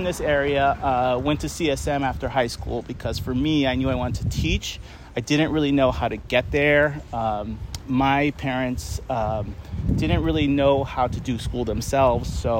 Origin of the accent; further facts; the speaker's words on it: San Bruno, California, United States; also born or lived in South San Francisco; It took me a long time to say that I am from the Bay. I'm not originally born here in this area, but I came here very young. So I did all K through 12 schools, public schools in San Bruno and in South City my whole life.